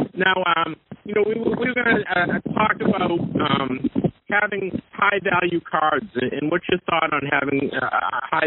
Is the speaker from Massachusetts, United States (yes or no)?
yes; Boston, Massachusetts, United States; Is it because I'm from Boston?